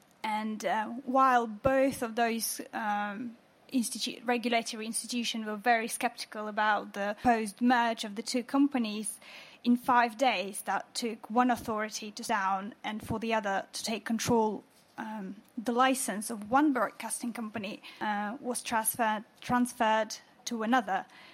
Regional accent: Kazakhstan; now in London, United Kingdom; I'm originally from Kazakhstan, but currently I'm studying at the London School of Economics

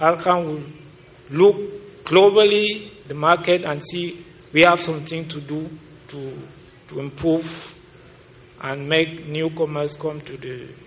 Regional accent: Cameroon; I'm a fellow from Cameroon.

